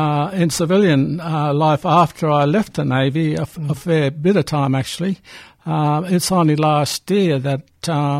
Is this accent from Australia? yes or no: yes; Thursday Island, Queensland, Australia; I'm from Thursday Island. My mob is from the Kararuk people of Inner Islands, Torres Strait, and that's my mother's side.